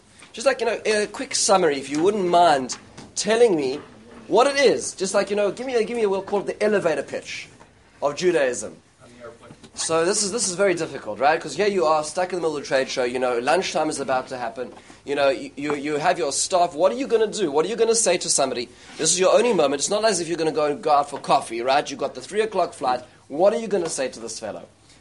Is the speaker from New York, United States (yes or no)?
no; North Dakota, United States; Now, I'm from North Dakota, so I've never met a Jew in my life